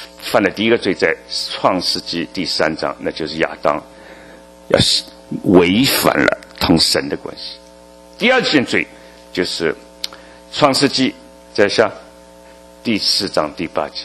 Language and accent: Chinese; China; 哎呀，我们中国人真是出名出到这个全世界各地。